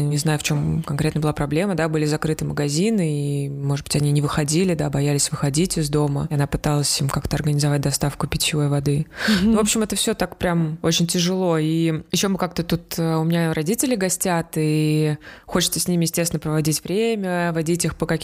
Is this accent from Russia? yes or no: yes; Russia; я сказала, что я из России